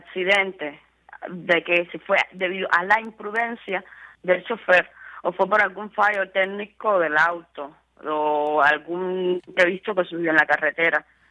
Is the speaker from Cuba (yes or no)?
yes; Cuba; nosotros, que estamos aquí adentro, somos cubanos